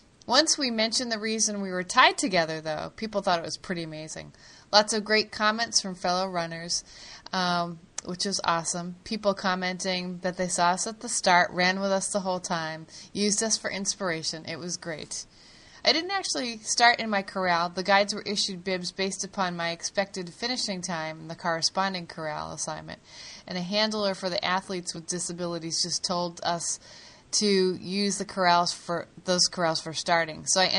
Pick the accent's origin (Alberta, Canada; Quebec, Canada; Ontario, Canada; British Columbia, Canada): Ontario, Canada; Hamilton; Next major race is Around the Bay Road Race in my hometown of Hamilton.